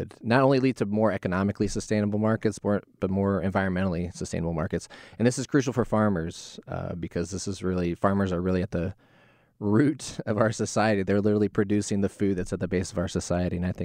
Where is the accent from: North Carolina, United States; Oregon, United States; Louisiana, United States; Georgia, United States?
North Carolina, United States; Charlotte; So, yeah, I grew up in rural communities in South Carolina and North Carolina. I grew up in Charlotte. I was raised by my parents and grandmother